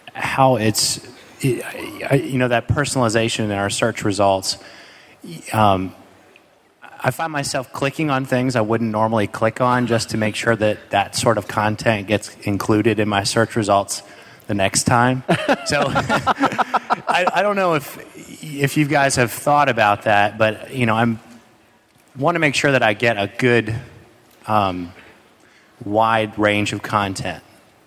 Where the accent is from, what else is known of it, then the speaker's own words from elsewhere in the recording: Knoxville, Tennessee, United States; from Knoxville.